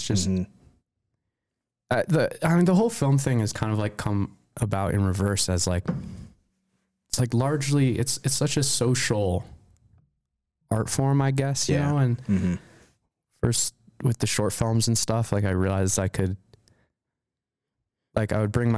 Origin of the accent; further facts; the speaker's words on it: Telluride, Colorado, United States; I grew up in Telluride, Colorado, so only about 70 miles as the crow flies to the other side of San Juan's